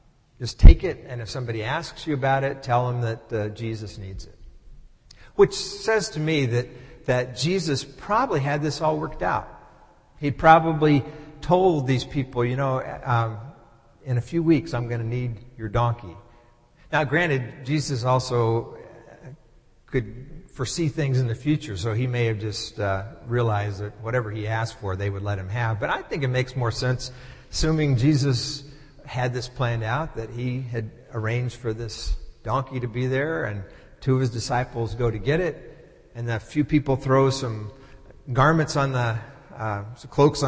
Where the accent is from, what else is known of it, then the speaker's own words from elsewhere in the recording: Dallas, Texas, United States; I grew up in Dallas, and the first parade I remember going to was the Cotton Bowl Parade on New Year's Day.